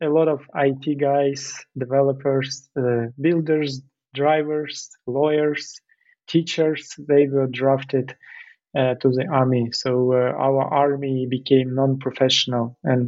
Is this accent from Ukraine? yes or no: yes; Ukraine; moved away as an adult; now in Denmark; I'm Ukrainian and I'm from Ukraine. And at the end of 2022, I moved to Denmark.